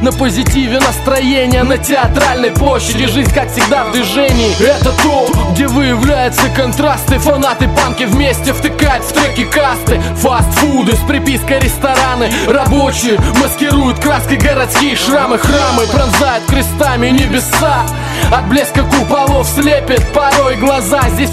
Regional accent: Kursk, Kursk Oblast, Russia; трек посвящается трек моему родному городу, моему городу. Мой город Курск.

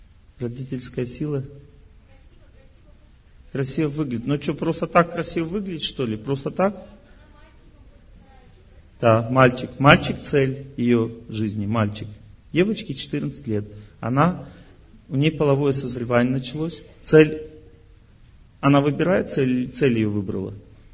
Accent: Ural, Russia; born there; я простой человек, родился под Уралом.

